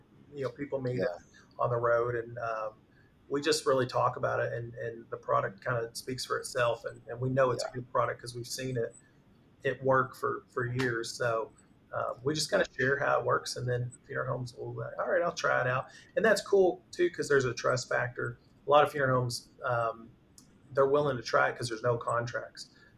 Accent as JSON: {"language": "English", "town": "Bardstown", "region": "Kentucky", "country": "United States", "tie": "born or raised there", "said": "I grew up in Bardstown, about an hour south of where we're at in southern Indiana, kind of bourbon capital of the world, so to speak."}